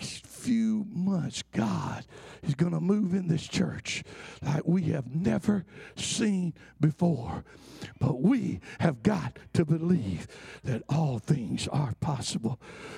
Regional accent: Alabama, United States; I'm from Alabama. I mean, just look at me and tell I didn't belong there.

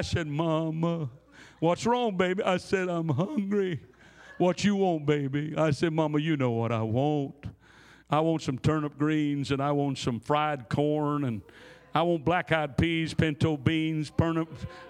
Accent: Rome, Georgia, United States; I'm from Rome, Georgia.

